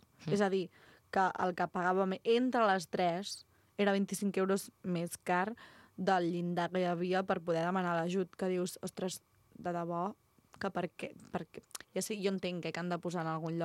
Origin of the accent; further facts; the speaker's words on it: Vilafranca del Penedès, Catalonia, Spain; nosaltres, com a mínim, tenim bastanta sort de ser de Vilafranca de tota la vida